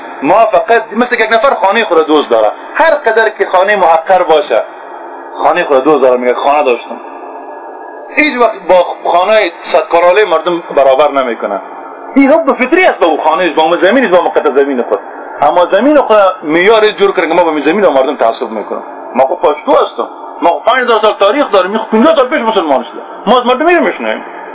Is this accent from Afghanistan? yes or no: yes; Afghanistan; نه، من افغان هستم